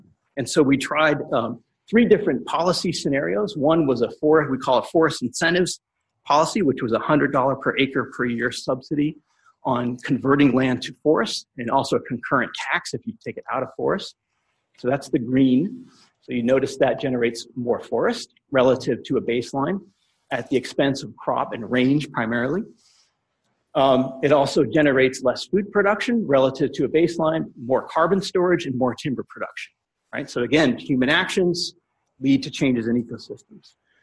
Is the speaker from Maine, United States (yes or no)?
yes; Maine, United States; My home state of Maine sadly comes out very low